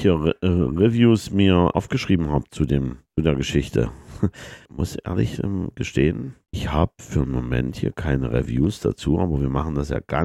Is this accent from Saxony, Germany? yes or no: yes; Riesa, Saxony, Germany; das erinnert mich so als Kind in die Industrielandschaft DDR, in dem Fall Riesa, dieser Industriestadt, die für mich immer persönlich immer so schwarz-weiß war.